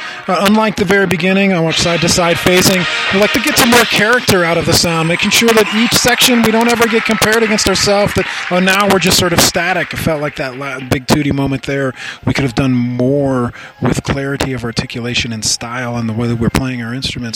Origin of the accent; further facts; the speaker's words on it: Portland, Oregon, United States; I'm from Portland, Oregon.